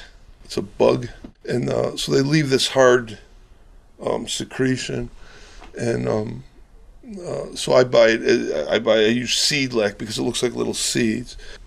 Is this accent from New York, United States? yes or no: no; Chicago, Illinois, United States; I grew up in Chicago, and I used to play hooky and hang out in places where they made them and, you know, museums.